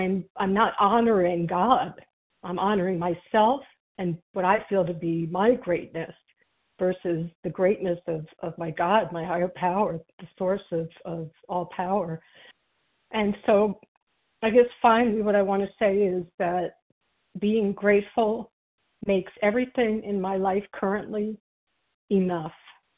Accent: Virginia, United States; I'm from Virginia, and I am a newcomer as of the beginning of this month.

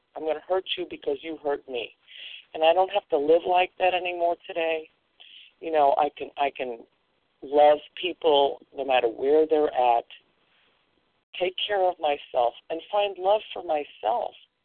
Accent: Iowa, United States; I am from Iowa

